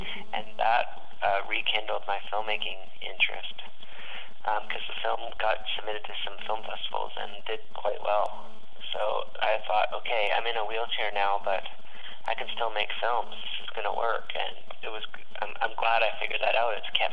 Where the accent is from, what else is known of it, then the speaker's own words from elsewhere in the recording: Kamloops, British Columbia, Canada; I ended up taking a break from Whistler and going to my hometown of Kamloops to get ready for the upcoming snowboard season